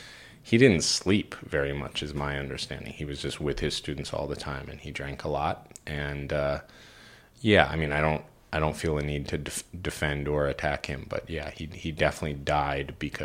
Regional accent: New York City, New York, United States; I grew up in New York City, you know, child of divorce

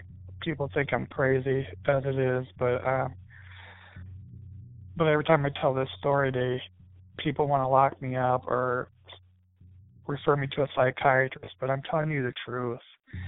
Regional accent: Fort Wayne, Indiana, United States; I'm from Fort Wayne, Indiana.

